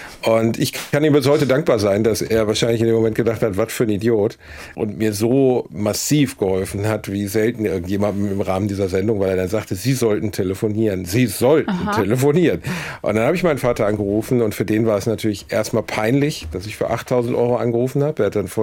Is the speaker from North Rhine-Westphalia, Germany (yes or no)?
yes; North Rhine-Westphalia, Germany; Ich bin Westfale, weißt du?